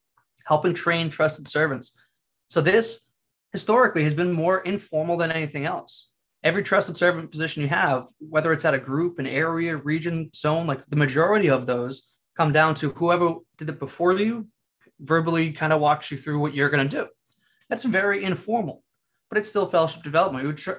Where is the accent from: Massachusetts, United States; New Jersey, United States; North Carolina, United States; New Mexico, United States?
Massachusetts, United States; Lowell; So I'm from Lowell, Massachusetts originally. It's a city.